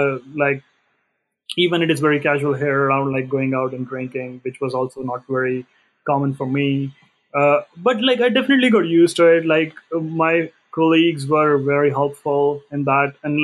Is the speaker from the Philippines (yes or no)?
no; India; accent: Indian English; even my accent was pretty strong. Like, Indian English accent, had a hard time communicating.